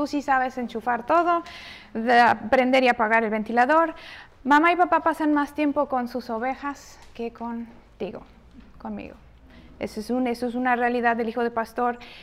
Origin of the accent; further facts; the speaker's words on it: Mexico; born there; Yo nací en México, igual que mis hermanas, me considero mexicana, no importa, ignora este rostro. Soy hija de pastor, esposa de pastor, madre de hijos de pastor